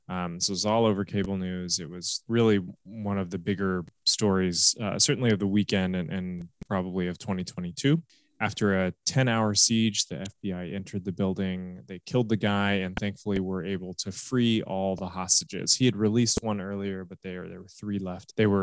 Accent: Turkey; So I grew up in Turkey in the 1990s

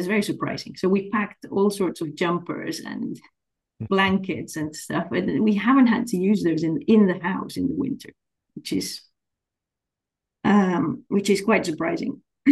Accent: Colombia; now in Canada; I understand Canada is a cold country in the winter, and I'm from Colombia.

